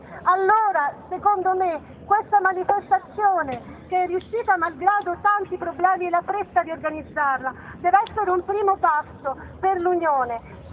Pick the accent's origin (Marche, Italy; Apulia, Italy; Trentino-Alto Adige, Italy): Marche, Italy; Arquata del Tronto; In questo momento io vi parlo a nome di Arquata del Tronto, io sono originaria di Arquata